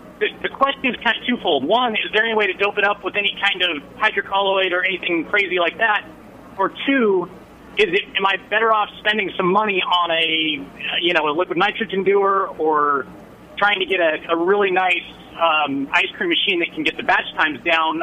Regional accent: California, United States; Bright and sunny Southern California.

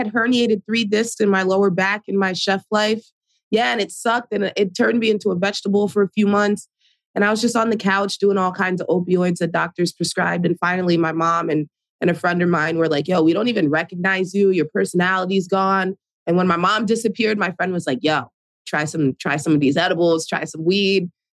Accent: Jersey City, New Jersey, United States; I'm in Jersey City, New Jersey, born and raised in Jersey. First generation American.

